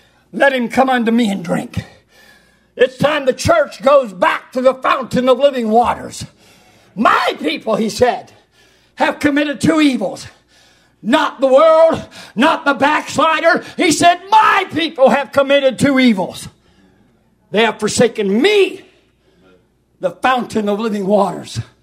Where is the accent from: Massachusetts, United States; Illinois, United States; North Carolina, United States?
North Carolina, United States; Well, I'm from North Carolina, so I'm a little bit different.